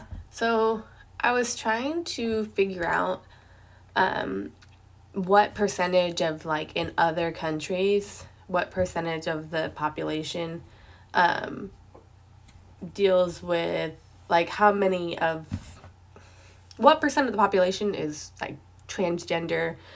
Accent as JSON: {"language": "English", "country": "United States", "said": "but I'm an American."}